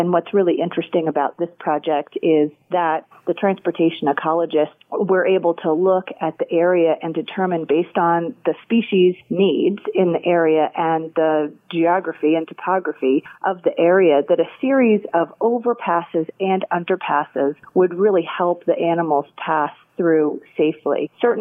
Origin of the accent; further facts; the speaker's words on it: New Jersey, United States; I grew up in New Jersey. That's where I learned to drive, and I lived in fear of deer jumping out in front of me.